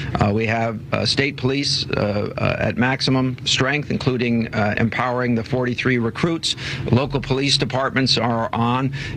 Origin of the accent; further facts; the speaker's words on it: Stamford, Connecticut, United States; my hometown of Stamford